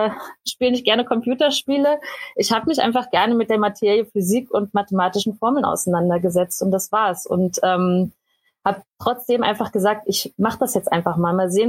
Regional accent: Berlin, Germany; ich bin ursprünglich aus Berlin und wollte dann einfach raus aus Berlin.

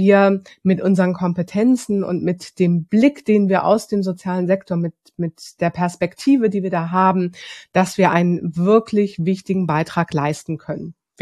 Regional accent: Hamburg, Germany; also born or lived in Lower Franconia; ich komme aus Hamburg, ich bin gebürtige Hamburgerin, war dann mittlerweile 5 Jahre in Unterfranken, haben dort wunderbar gelebt.

